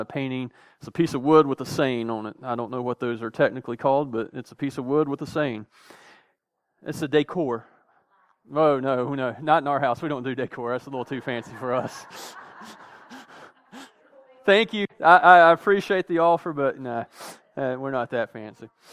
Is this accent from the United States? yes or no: yes; the South, United States; I'm a Southerner, you know, and I'm thankful for it.